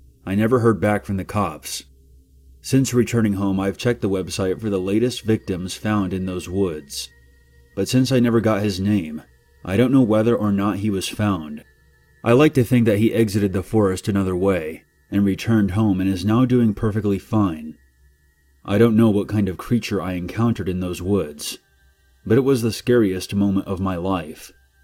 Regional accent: England, United Kingdom; we spoke about my home country of England for a while.

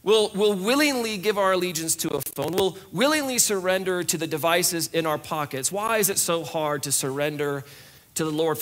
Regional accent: United States; because we are American. We never surrender.

